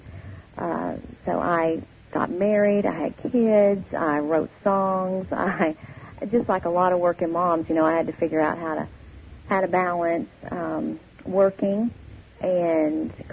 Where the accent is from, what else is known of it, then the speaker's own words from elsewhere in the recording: Texas, United States; now in Nashville, United States; I'm originally from Texas. I've lived in Nashville for about 20 years